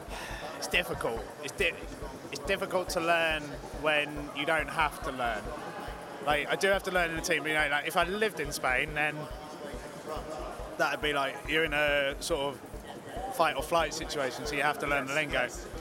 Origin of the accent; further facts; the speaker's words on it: United Kingdom; They're not going to take me there just because the race starts in England and I'm a Brit on the team.